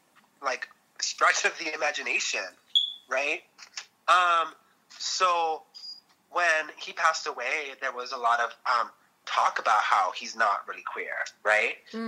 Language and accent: English; Los Angeles, California, United States; because I grew up in Southeast LA, so